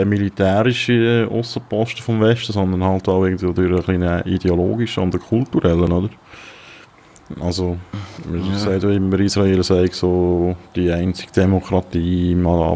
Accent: Switzerland

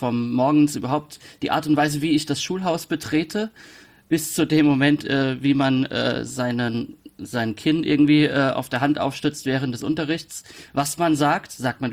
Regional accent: Rhineland-Palatinate, Germany; Ich komme aus der Pfalz, eine Gegend, in der man sich ausschließlich im Dialekt ausdrückt, im privaten Kontext. Ich konnte das natürlich gar nicht.

